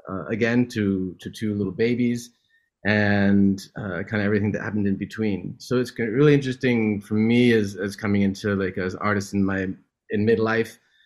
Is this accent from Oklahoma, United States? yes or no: no; California, United States; also born or lived in Mexico City, Mexico; I was born in Mexico City, but I grew up in California.